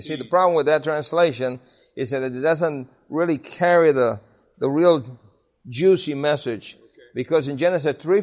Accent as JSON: {"language": "English", "town": "Brooklyn", "region": "New York", "country": "United States", "tie": "born or raised there"}